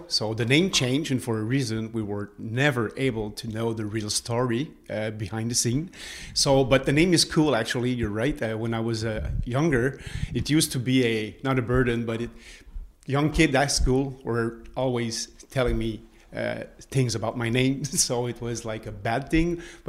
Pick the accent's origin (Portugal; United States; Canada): Canada; Montreal, Quebec; Yeah, well, I grew up in Montreal, actually. I came from the Ansic neighborhood. I was born on the plateau, but early in my life, we moved to Ansic. And I spent most of my youth in there.